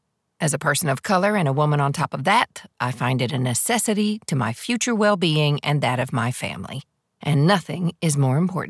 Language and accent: English; Philadelphia, Pennsylvania, United States; I grew up in Philly.